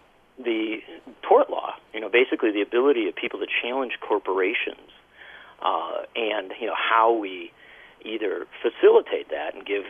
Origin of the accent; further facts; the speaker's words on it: Wisconsin, United States; The fact of the matter is that I come from Wisconsin, and in Wisconsin, we have seen the distinction.